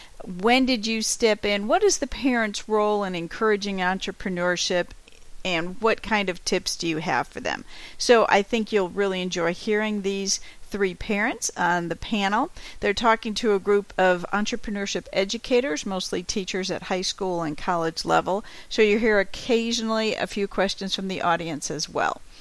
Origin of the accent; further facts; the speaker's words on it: Cincinnati, Ohio, United States; Cincinnati's my hometown, so welcome to Cincinnati. I hope you try Cincinnati chili, right?